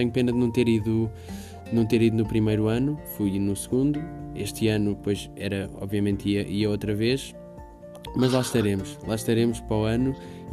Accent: Pinhel, Guarda, Portugal; E até mesmo eu, que sou aqui de perto, que eu sou de Pinhel

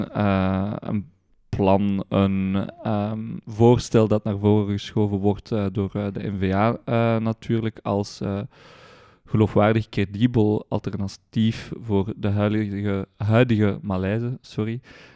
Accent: Etterbeek, Brussels, Belgium; Ik ben geboren en getogen in het mooie mondaine Etterbeek, inderdaad.

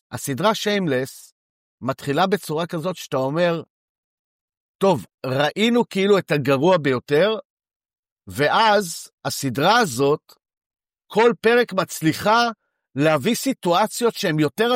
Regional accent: Herzliya, Tel Aviv District, Israel; אני גדלתי בהרצליה

